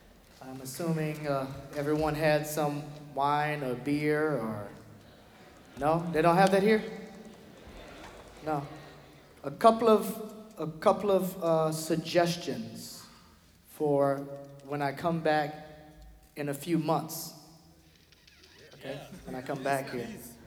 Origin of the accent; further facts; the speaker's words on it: New Orleans, Louisiana, United States; The bar, because we're from New Orleans, the bar should be here.